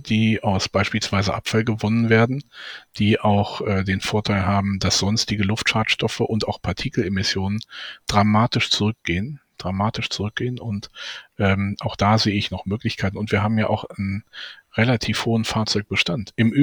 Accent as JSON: {"language": "German", "town": "Braunschweig", "region": "Lower Saxony", "country": "Germany", "tie": "born or raised there", "said": "Ich hatte Ihnen da den beklagenswerten Zustand meiner Heimatstadt Braunschweig kurz geschildert."}